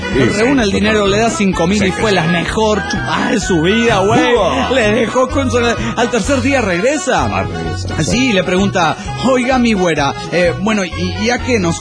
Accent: Huaraz, Ancash, Peru; de Huaraz, Perú.

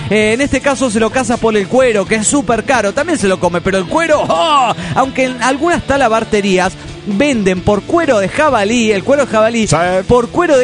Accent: Tijuana, Baja California, Mexico; de Tijuana, Baja California, México.

